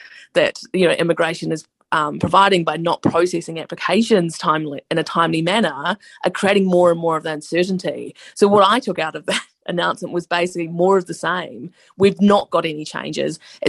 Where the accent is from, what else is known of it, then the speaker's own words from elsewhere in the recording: Tauranga, Bay of Plenty, New Zealand; Well, Tauranga is my hometown, and so I'm pretty defensive of being called, you know, completely a racist town.